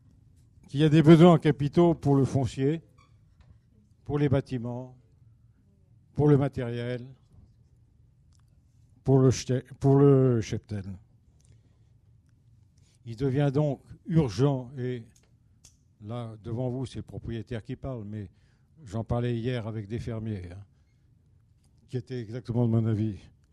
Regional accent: Nouvelle-Aquitaine, France; je viens d'une région bocagère, je viens de la Gâtine, terre d'élevage.

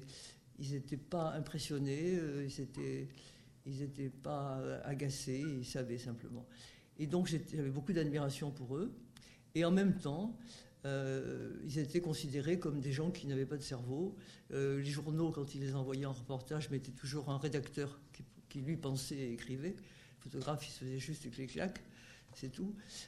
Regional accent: south of France, France; born there; now in Paris, France; Je suis née dans le Midi. Je suis venue à Paris

